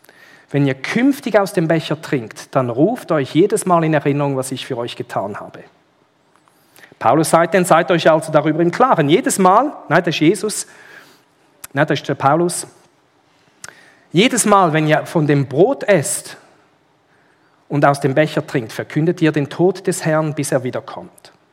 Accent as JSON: {"language": "German", "country": "Switzerland", "said": "Bei uns in der Schweiz haben wir vielleicht nicht so grosse gesellschaftliche Unterschiede."}